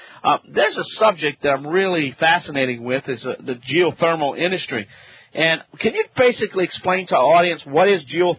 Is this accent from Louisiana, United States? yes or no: yes; Louisiana, United States; I'm the Cajun man from the Bayou Land.